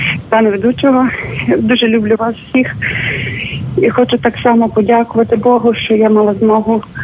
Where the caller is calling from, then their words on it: New York, United States; Я з Нью-Йорка.